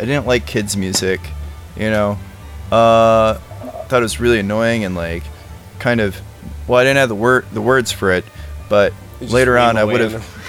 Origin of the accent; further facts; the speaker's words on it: Indiana, United States; also born or lived in Richmond, Virginia; I had been living in Richmond, Virginia at the time. I grew up in Northwest Indiana, about an hour from Chicago. But I ended up in Richmond for a little while